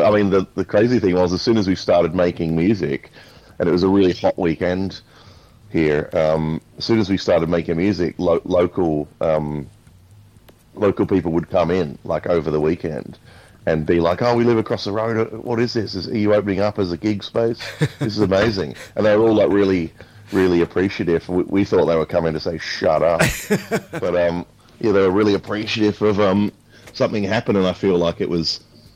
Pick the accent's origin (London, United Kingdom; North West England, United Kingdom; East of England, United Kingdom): London, United Kingdom; But really, my family reside in England. I'm from London originally